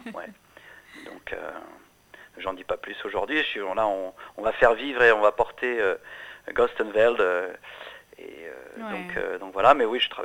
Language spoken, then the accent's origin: French; Nantes, Pays de la Loire, France; born there; je vais sur la côte ouest, puisque je suis né à Nantes, donc voilà, j'ai quelques attaches là-bas